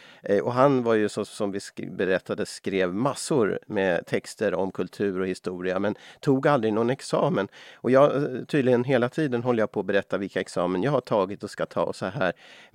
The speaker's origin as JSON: {"language": "Swedish", "country": "Sweden", "first_language": "Swedish", "said": "Och även mitt språk är svenska från början, för jag kommer ju från Sverige."}